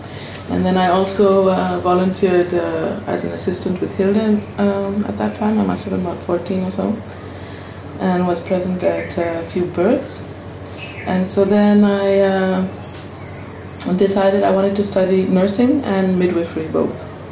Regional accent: Oregon, United States; Well, I was born in Oregon in 1976 and grew up here, went to school here

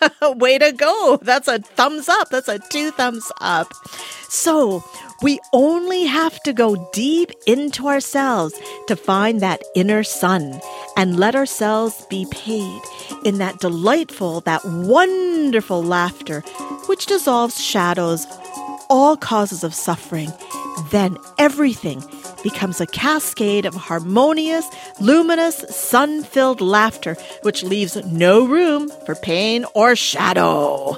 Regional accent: Canada; I am Canadian. I'm also Indian. I'm also African.

